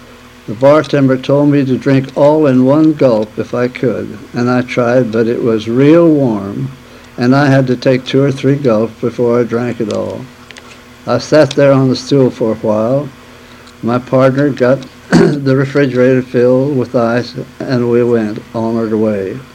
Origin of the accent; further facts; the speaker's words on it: Murfreesboro, Illinois, United States; born there; Well, I was born in Murfreesboro, Illinois, on July the 9th, 1893.